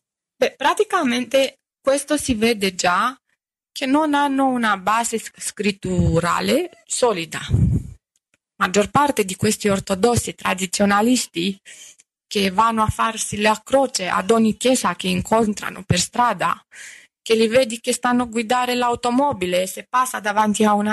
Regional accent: Romania; Italian is a second language; moved away as an adult; now in Italy; io so che ho vissuto questa realtà da rumena che sono venuta in Italia da 19 anni a lavorare

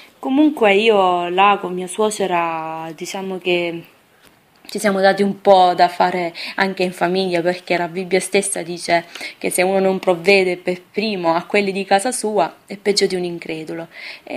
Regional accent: Sicily, Italy; Sono andata in Sicilia, nel mio paese

